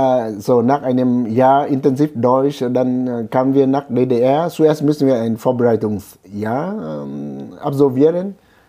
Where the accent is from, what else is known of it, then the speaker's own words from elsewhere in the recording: Hanoi, Vietnam; German is a second language; Ich wurde in einem Ort, also ein Dorf, nicht weit von Hanoi geboren. Also ich bin so eine Art Landjunge, ja? Ja. Ich komme aus dem Land.